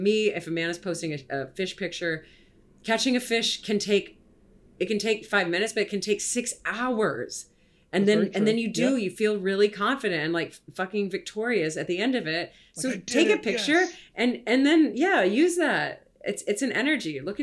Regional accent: Texas, United States; I grew up in Texas, so everyone's like, slumming on that or dragging that.

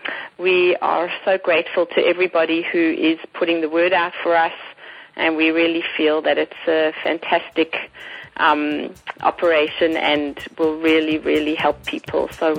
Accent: South Africa; born there; moved away; I was born in South Africa

